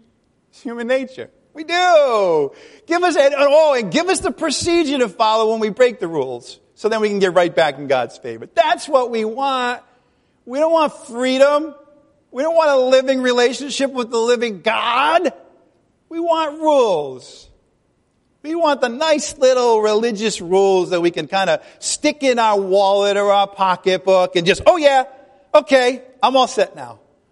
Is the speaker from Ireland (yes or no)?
yes; Ireland; I'm Irish. I get it.